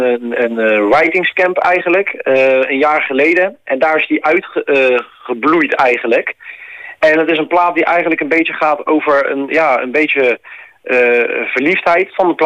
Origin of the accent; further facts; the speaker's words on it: The Hague, South Holland, Netherlands; accent: Hague; Ja, ik heb echt een Haagse mat al sinds mijn geboorte gehad.